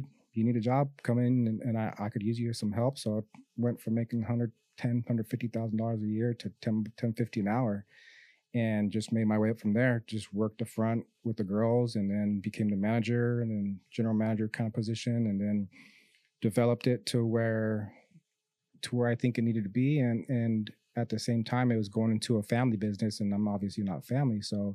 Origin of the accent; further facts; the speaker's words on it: San Diego, California, United States; born there; So originally, I was born in San Diego, California. My mom is from San Diego. My dad's from Marfa, Texas.